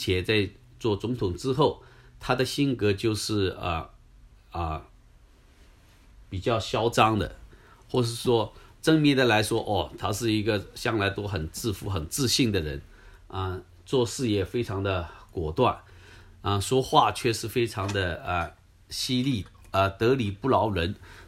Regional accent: China; moved away as an adult; now in United States; 是说我是土生土长的一个中国人，虽然在可能在到了美国20岁到了美国来，91年到现在居住在美国的时间比居住在中国的时间还长

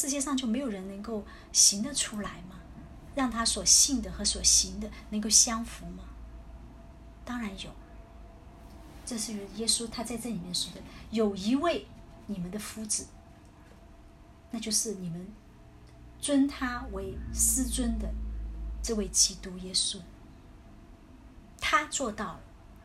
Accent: China; 可能我们也联系到我们 华人，就特别是我们中国人的一些传统

